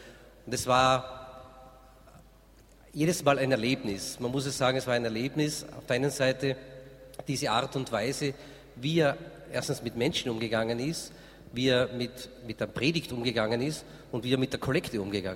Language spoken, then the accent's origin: German; Styria, Austria; Ich als Steirer, aus Steiermark kommender, habe ich einen Steirerhut mit Gamsbart geschenkt